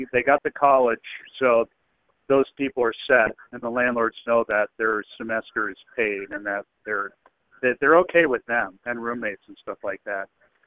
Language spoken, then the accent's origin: English; Greeley, Colorado, United States; also born or lived in Livingston, United States; I grew up in Greeley, Colorado, and that's pretty windy. And then Livingston, Montana, I was there for almost about 9 years, and that's one of the windiest cities in the country.